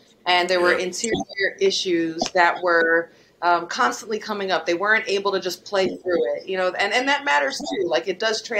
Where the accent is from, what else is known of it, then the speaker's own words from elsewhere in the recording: New York, United States; I do believe as a New Yorker, and maybe I am biased, I do believe New York has the potential to blow up a superstar